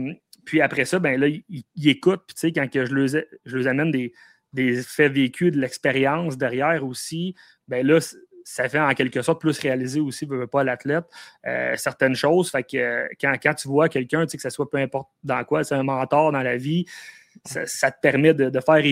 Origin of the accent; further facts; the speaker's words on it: Quebec, Canada; Puis on s'entend que je viens de l'Abitibi. Fait que du monde, des connaissances dans le coin de Montréal, j'en avais pas.